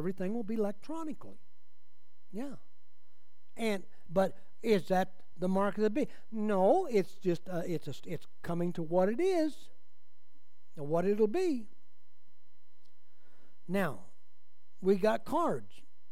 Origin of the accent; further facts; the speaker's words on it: United States; I spent my life, I'm an American, using U.S., and that's what I'm going to use.